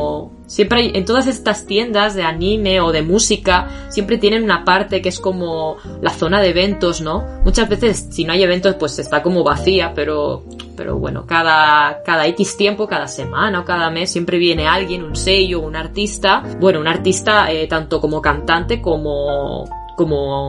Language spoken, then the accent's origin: Spanish; Spain; now in Japan; quizás es que yo vengo de España